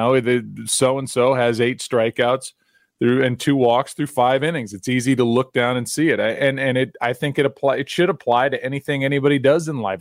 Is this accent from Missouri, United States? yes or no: yes; St. Louis, Missouri, United States; first of all, I'm from St. Louis.